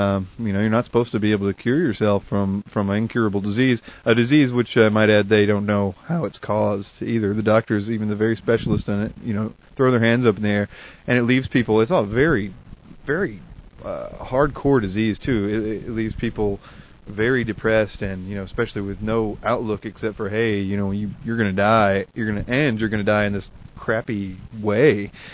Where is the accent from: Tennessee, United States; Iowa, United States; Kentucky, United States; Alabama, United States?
Tennessee, United States; Nashville; You know, I'm not exactly from the North Pole or anything. I'm from Nashville